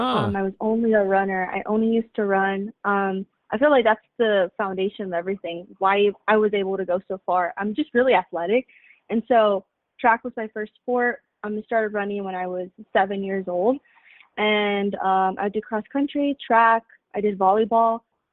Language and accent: English; San Pedro, California, United States; born there; Yeah, I was born in San Pedro, California. It's LA County, and I come from a fairly small family.